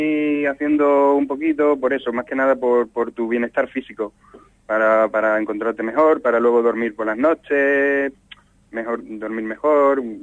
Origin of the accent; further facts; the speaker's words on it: Spain; now in Almería, Spain; Llevo por aquí, por Almería, unos 8 años o así ya, que ya me considero medio almeriense también, pero me he criado en un pueblito de interior.